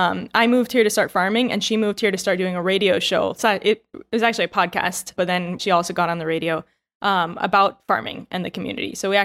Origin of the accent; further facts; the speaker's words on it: United States; now in Taiwan; I'm American. And my wife, May, is Taiwanese. We live in Taiwan